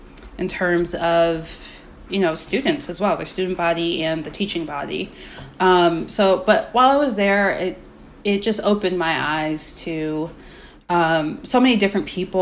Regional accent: Maryland, United States; driving from where I grew up in Maryland to DC every day to do the externship

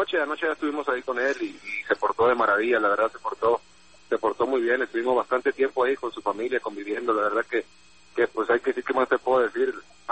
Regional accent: Mexico; Como buenos mexicanos

